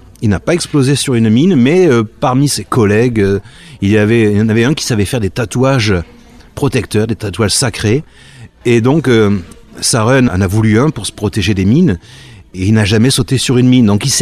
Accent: France; lorsqu'on part avec un français, moi je suis français

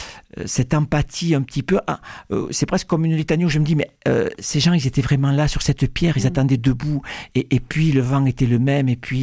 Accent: Narbonne, Occitanie, France; je passe mon enfance à Narbonne, qui est à 30-40 kilomètres de Rivesaltes.

